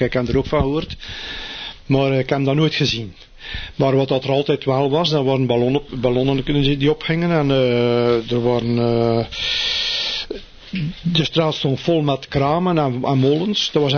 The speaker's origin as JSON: {"language": "Dutch", "town": "Maldegem", "region": "East Flanders", "country": "Belgium", "tie": "born or raised there", "said": "In Maldegem op Meuntje. Dat is Café Molentjesplein. Dat was mijn thuis daar. Mijn vader was daar klompenmaker. En hier het café. En daar ben ik dus geboren."}